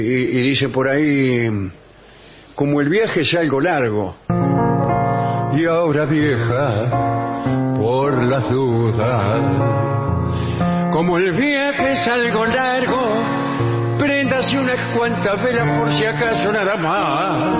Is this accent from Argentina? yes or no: yes; Mar del Plata, Buenos Aires Province, Argentina; Soy de Mar del Plata.